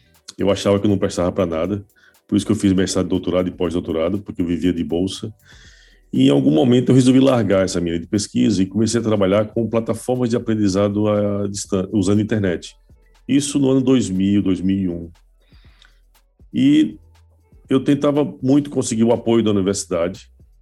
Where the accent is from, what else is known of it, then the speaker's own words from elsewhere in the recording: Sergipe, Brazil; já que eu sou sergipano, falei, vamos para Sergipe.